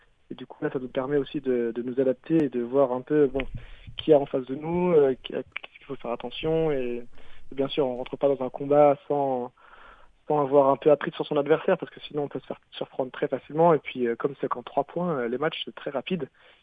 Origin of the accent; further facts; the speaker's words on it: Réunion; moved away as an adult; now in Toulouse, France; moi je viens de l'île de la Réunion. Ça fait que 2 ans et demi que je suis à Toulouse.